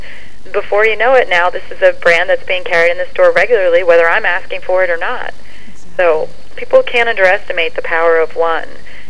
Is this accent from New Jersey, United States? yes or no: yes; New Jersey, United States; It didn't bother me at all, but I'm from New Jersey, and I've got a potty mouth